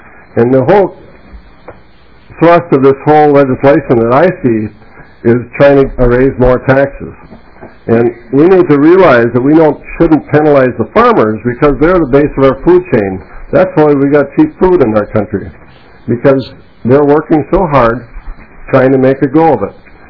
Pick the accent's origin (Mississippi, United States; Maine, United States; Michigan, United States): Maine, United States; I'm from Kennebec County, about 90 miles north of here.